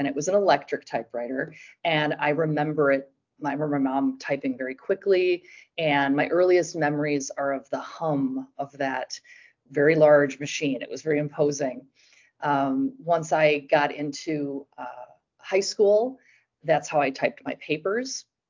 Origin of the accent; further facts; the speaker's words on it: Milwaukee, Wisconsin, United States; I'm from Milwaukee, Wisconsin. I'm 46 years old.